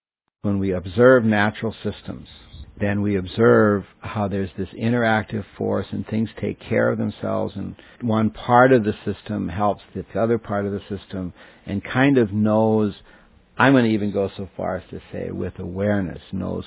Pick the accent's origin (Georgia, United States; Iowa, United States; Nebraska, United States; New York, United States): Nebraska, United States; Even 50 years ago, a farmer in Nebraska, I was born and raised in Nebraska